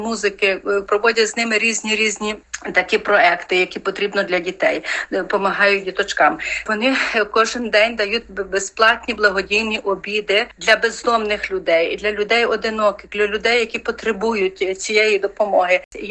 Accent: Ternopil, Ternopil Oblast, Ukraine; так як я з Тернополя, то я більше дбала за своє місто

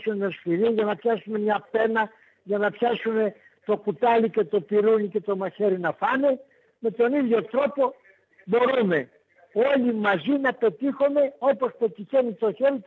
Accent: South Aegean, Greece; Τα Περάθη της Νάξου, ναι, πολύ σωστά.

